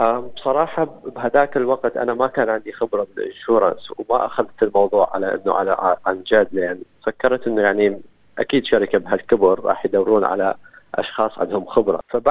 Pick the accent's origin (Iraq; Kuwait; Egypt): Iraq; moved away as an adult; أنا جيت من العراق. أوكي. وبالعراق كنت طالب مرحلة رابعة صيدلة، كنت أدرس بكلية الصيدلة.